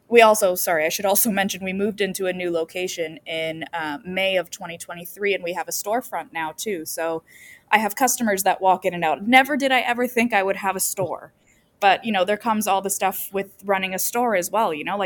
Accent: Toronto, Ontario, Canada; I was born and raised in Toronto. I am 32 years old.

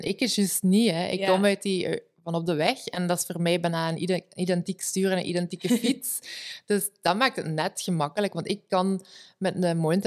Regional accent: Limburg, Netherlands; omdat ik kom uit Limburg, zoals iedereen kan horen.

